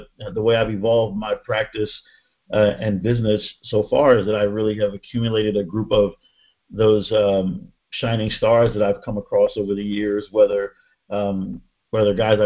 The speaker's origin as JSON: {"language": "English", "town": "Philadelphia", "region": "Pennsylvania", "country": "United States", "tie": "born or raised there", "said": "I'm a black man in America. I grew up in Philly. I never lived in a safe space."}